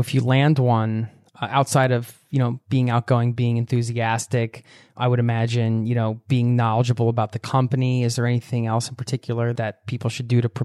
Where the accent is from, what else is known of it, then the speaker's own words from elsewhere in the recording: United States; So you're Canadian. I'm from the States.